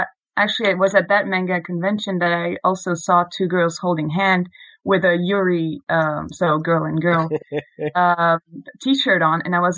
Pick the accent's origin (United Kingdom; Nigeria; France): France; accent: French; English is a second language; Except I'm really aware of my French accent, but that's another thing.